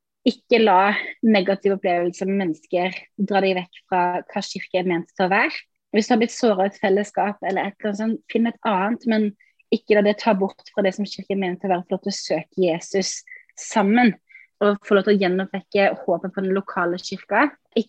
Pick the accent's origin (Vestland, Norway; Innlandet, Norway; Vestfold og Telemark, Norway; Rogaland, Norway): Rogaland, Norway; Sauda; Jeg er egentlig fra Sauda.